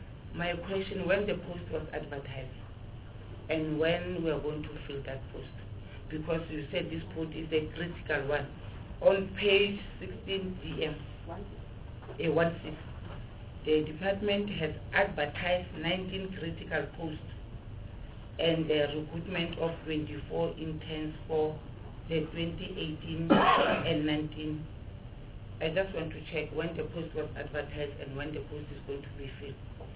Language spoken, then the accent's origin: English; Free State, South Africa; as you know that I'm coming from the Free State province.